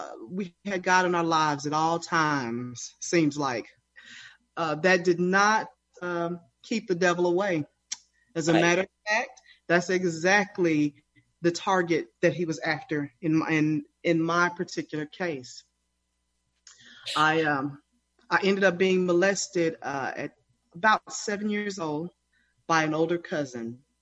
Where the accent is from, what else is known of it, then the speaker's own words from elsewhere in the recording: Lubbock, Texas, United States; So I am from Lubbock, Texas. And to put that in perspective, it's about 5 miles east of the Dallas area. So I grew up in Lubbock to a Christian mom and dad.